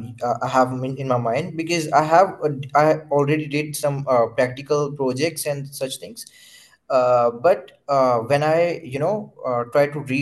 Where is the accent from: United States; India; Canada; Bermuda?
India; I'm basically from India.